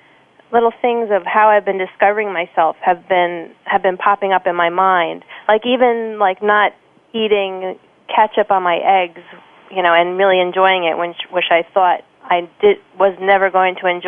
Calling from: Clifton, New Jersey, United States; Hey, I'm calling in from Clifton, New Jersey today.

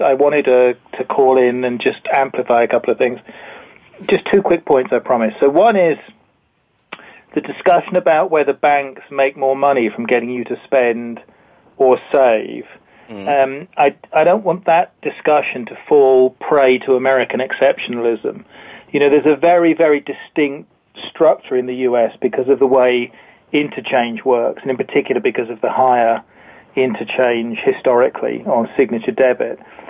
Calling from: Woking, South East England, United Kingdom; I'm actually calling from Woking, City of the Future.

